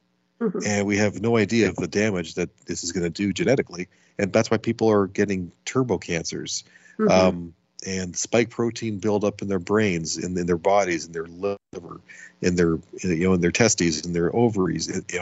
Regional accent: Buffalo, New York, United States; born there; No. I was born in Buffalo, New York.

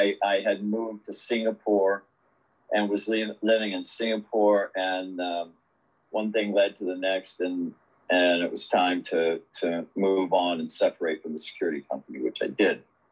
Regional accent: Atlanta, Georgia, United States; in the 60s, and I grew up in Atlanta in the South

